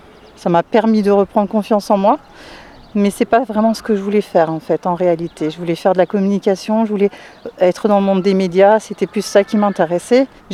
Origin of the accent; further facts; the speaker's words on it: Strasbourg, Grand Est, France; 42 ans. Je suis maman de 3 enfants, originaire de Haute-Pierre. Je suis née, j'ai grandi à Haute-Pierre jusqu'à l'âge de 25 ans à peu près. Après, je me suis installée sur le quartier de la Méno. Et aujourd'hui, je suis avec Bolsheim.